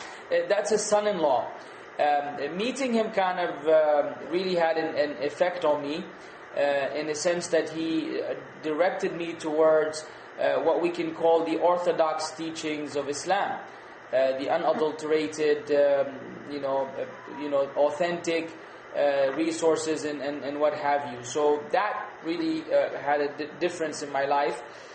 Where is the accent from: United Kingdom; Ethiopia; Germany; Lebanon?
Lebanon; moved away as an adult; also born or lived in United States; I'm Lebanese, born and raised in Lebanon. I eventually moved to the United States of America for around 10 years of my life after I reached 18. And then from there, I moved here to the kingdom around 5 years ago.